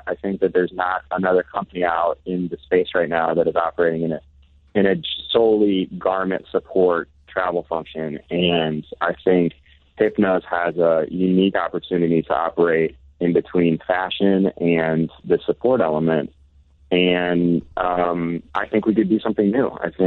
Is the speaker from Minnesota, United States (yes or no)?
no; Chicago, Illinois, United States; now in Los Angeles, United States; I am. I grew up in Chicago. Yeah, I lived in, I actually moved out to Los Angeles 8 years ago, but I lived in Old Town in Ridgeville.